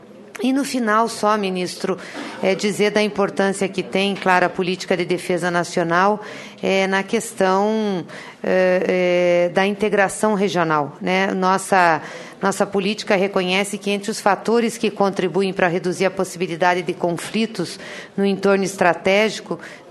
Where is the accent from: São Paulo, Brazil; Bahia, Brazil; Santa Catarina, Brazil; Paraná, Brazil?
Paraná, Brazil; E eu queria agradecer como paranaense aqui